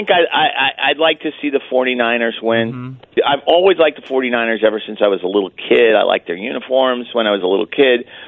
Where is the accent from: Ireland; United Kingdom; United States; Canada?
United States; Washington; I'm not anti-Eagles because I'm from Washington or anything like that.